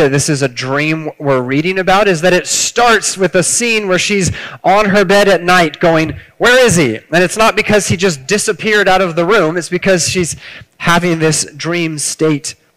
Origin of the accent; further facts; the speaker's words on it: Fortuna, California, United States; I was living in my hometown in Fortuna.